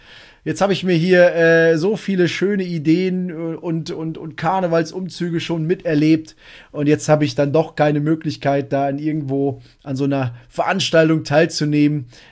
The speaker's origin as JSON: {"language": "German", "region": "North Rhine-Westphalia", "country": "Germany", "said": "Ich komme aus Münsterland"}